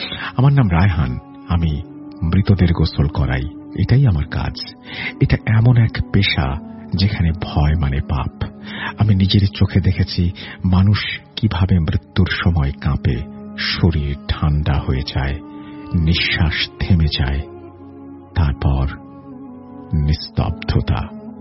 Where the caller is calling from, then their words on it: Dhaka, Dhaka Division, Bangladesh; ঢাকা মোহাম্মদপুর থেকে লিখছি।